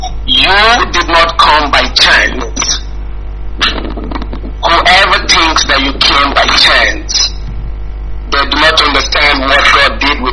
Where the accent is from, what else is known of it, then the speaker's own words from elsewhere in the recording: Cross River, Nigeria; now in South Africa; I am calling from South Africa.